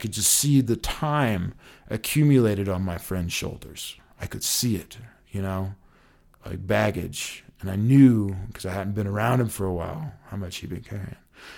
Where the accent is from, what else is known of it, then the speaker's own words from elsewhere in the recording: Colorado, United States; And these mountains are different than the mountains of my home state of Colorado.